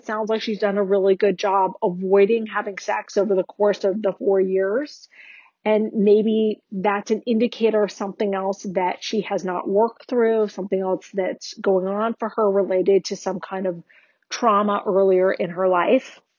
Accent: South Africa; moved away as an adult; I'm originally from South Africa.

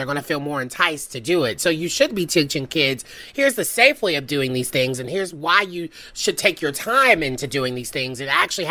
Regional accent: Bible Belt, United States; So sex ed for me was very traditional. I grew up in the Bible Belt, so it was very heteronormative.

